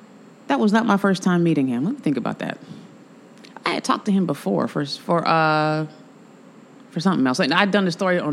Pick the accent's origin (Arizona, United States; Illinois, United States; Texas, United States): Illinois, United States; Chicago; You know, I'm from the South Side.